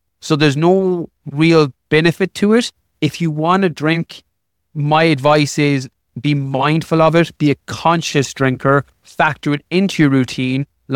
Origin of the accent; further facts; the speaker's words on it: Ireland; like I'm Irish, there's no avoiding it to some degree.